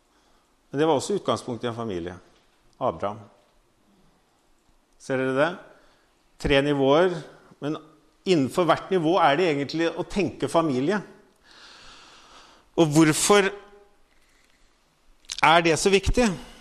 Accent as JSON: {"language": "Norwegian", "town": "Voss", "region": "Vestland", "country": "Norway", "said": "hva hvis vi begynner å få den tanken i forhold til byen, at vi som vossinger"}